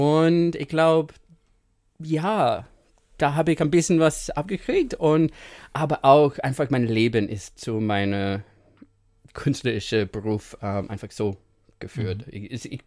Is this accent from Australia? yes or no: yes; New South Wales, Australia; German is a second language; now in Germany; Ich komme aus Australien, aus einer kleinen Stadt, kleine Bergregion, 2 Stunden von Sydney, the Blue Mountains. Und ja, ich bin eigentlich in the Bush aufgewachsen, mit viel Platz und Raum und viel Freilauf.